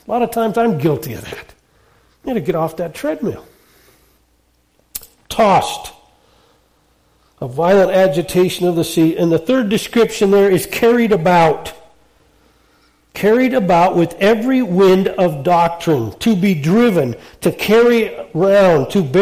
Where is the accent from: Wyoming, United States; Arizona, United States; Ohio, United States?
Wyoming, United States; I grew up in Wyoming. I visited a week ago. I took my daughter down to school. My hometown. I love that town.